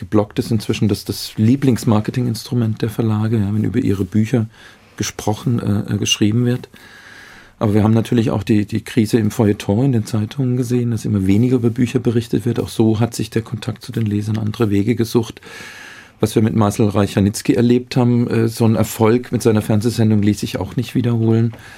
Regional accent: Switzerland; Ich bin in der Nähe von Basel aufgewachsen

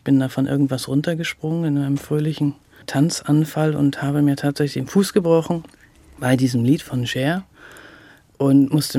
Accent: Hamburg, Germany; born there; Ich bin ja Hamburgerin, gebürtige Hamburgerin.

